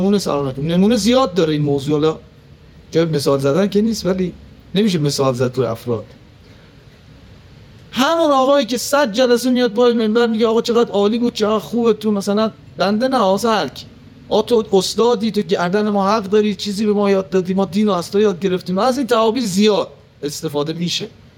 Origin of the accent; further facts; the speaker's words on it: Tehran, Tehran Province, Iran; born there; ما هم که تو تهران به دنیا آمدیم